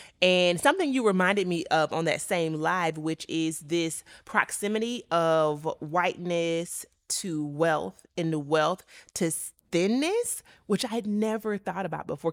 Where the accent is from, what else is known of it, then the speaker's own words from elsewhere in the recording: the South, United States; But I am from a low income working class background in the South. I'm from a place where we